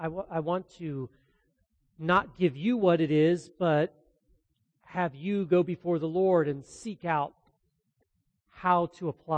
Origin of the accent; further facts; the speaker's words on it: Columbus, Ohio, United States; also born or lived in Virginia / Indiana; growing up in Columbus, you tend to be a fan of both Cleveland and Cincinnati teams.